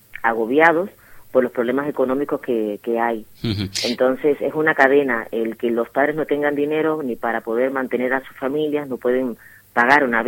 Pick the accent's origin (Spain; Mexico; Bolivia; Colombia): Spain; Sitges, Catalonia; aquí en Sitges hace 10 años. Es un pueblo al cual yo le tengo muchísimo cariño, y allá donde vaya siempre hablo las maravillas de mi pueblo, de Sitges.